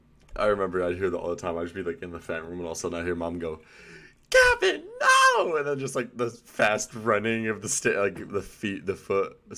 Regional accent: Utah, United States; also born or lived in Chicago; Like, Leah grew up in Tucson. I grew up in Utah, right? Partly Chicago, too.

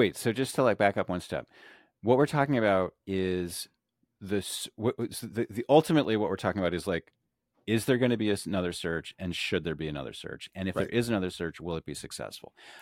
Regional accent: United States; Buoy, because we're Americans, that's how we say it. We're not being dumb, we're just being American, which is maybe the same thing.

